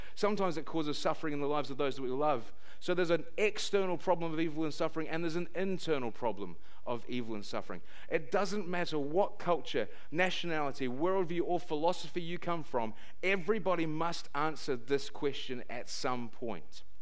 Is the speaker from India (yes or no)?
no; New Zealand; I should have expected nothing less from an Australian than jibes about being a Kiwi. The reality is, though, that Kiwis don't want to be Australians.